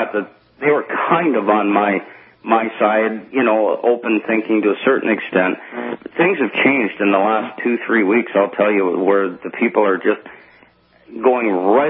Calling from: Canada; I'm calling from Canada

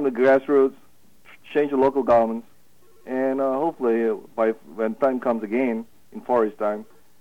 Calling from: Farmingville, New York, United States; I'm calling from Farmingville.

